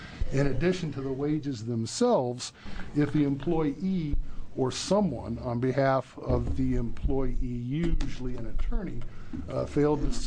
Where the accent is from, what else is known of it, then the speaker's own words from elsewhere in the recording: Coos Bay, Oregon, United States; I'm an attorney from Coos Bay